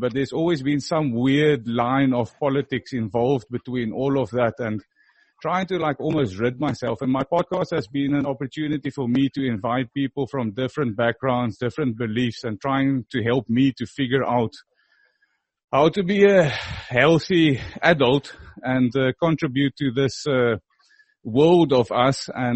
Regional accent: South Africa; I'm from South Africa, and one of the challenges I've had as a kid and an adult growing up is I was born in 85, so I was born in the middle of the apartheid, or towards the end of the apartheid regime in South Africa.

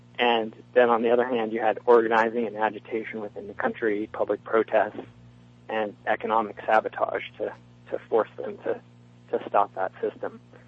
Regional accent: Seattle, Washington, United States; also born or lived in Bellingham; now in Eugene, United States; I grew up in Seattle. I actually live down in Eugene, Oregon right now, but I've lived in Bellingham and a lot of different places in western Washington over the years.

